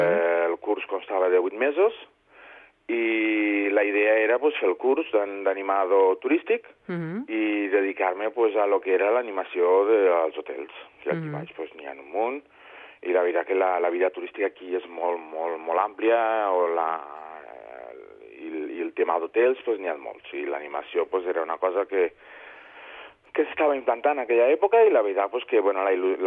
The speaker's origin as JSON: {"language": "Catalan", "town": "L'Ametlla de Mar", "region": "Catalonia", "country": "Spain", "lives_now": "Andalusia, Spain", "said": "Sempre dic que sóc català, evidentment, i sóc de Catalunya, i sóc de la Mella de Mar, i sempre sóc català ante tot, no? Visc a Andalusia i defenso Andalusia."}